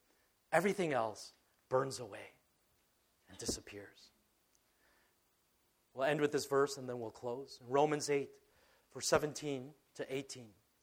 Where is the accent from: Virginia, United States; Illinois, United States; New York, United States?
Illinois, United States; Chicago; There's a sense in which I feel like I share in that glory because I'm from Chicago.